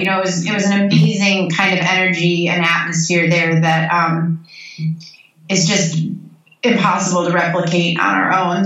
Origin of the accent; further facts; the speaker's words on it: Royal Oak, Michigan, United States; now in Detroit, United States; I'm from Royal Oak. Okay. I grew up in Royal Oak, just outside of Detroit, about 5 miles from Detroit, as the crow flies, but quite further from Detroit culturally. But I've lived in Detroit for 10 years now.